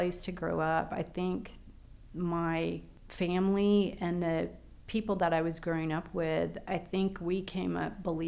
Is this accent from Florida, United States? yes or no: yes; Florida, United States; because I grew up in Brevard County, did not have as many people as yeah. it does now